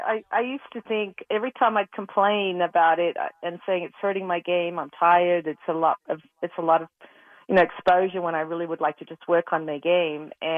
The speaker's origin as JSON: {"language": "English", "country": "Australia", "lives_now": "United States", "said": "And of course, I was from Australia. Nobody knew about me."}